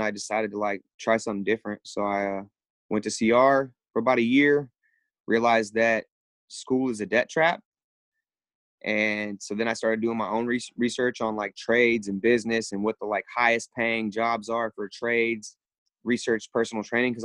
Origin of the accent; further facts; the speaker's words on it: Eureka, California, United States; also born or lived in Arcata, United States; I was born in Eureka at General Hospital, and then we moved to Arcata when I was, I want to say like 4 or 5. And then I stayed in Arcata from kindergarten through fifth grade. And then we moved back to Eureka